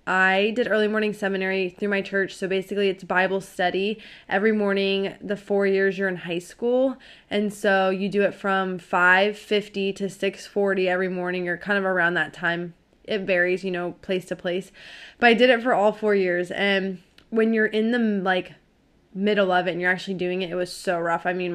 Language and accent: English; Ohio, United States; So like I grew up in Ohio, so like the Midwest.